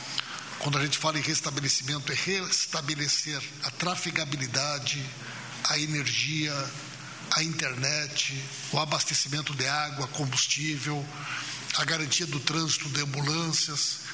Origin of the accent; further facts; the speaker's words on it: Rio Grande do Sul, Brazil; eu particularmente como gaúcho